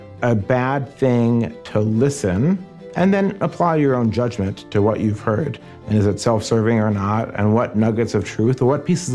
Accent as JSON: {"language": "English", "country": "United States", "said": "In my home country, the United States"}